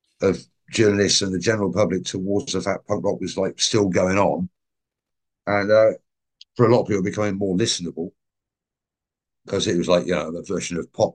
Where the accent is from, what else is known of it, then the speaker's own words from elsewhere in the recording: England, United Kingdom; we are dumb English people. We are the band. We don't know what we're doing.